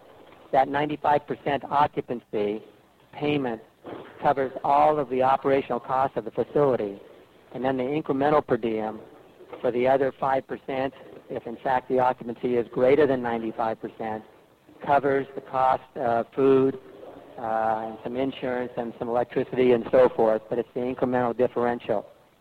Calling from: California, United States; I'm calling in from California, so I'm not really in front of a mic.

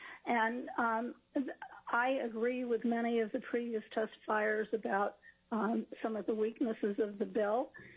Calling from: Fairbanks, Alaska, United States; I'm testifying from Fairbanks.

